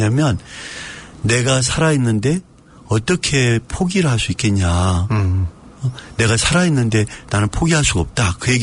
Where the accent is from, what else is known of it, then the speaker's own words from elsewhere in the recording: Busan, South Korea; also born or lived in South Jeolla; 저는 어릴 때 이제 부산에서 컸거든요.